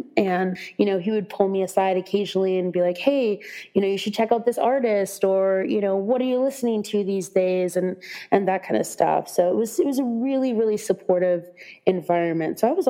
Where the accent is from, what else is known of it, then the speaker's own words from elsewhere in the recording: Wisconsin, United States; And I grew up in Wisconsin. They wanted me to, you know, go to the UW.